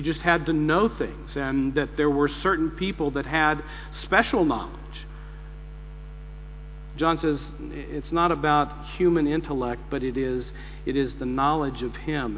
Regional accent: Texas, United States; Hey, I'm from Texas, man. That's what we were taught when we grew up.

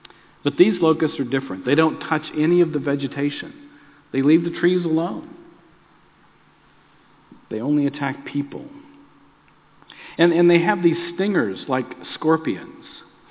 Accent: Texas, United States; Now, I grew up in Texas, and they have scorpions. You can find them there pretty easily.

